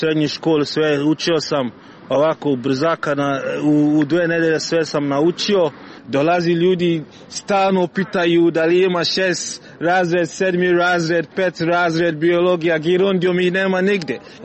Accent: Ghana; Serbian is a second language; Ja sam iz Gane.

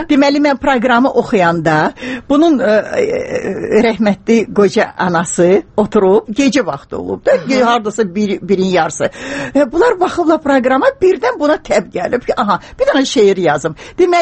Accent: Baku, Azerbaijan; born there; Mən Bakını çox sevirəm. İnanırsınız, anadan olmuşam Bakıda. Mənim qızım da Bakıda.

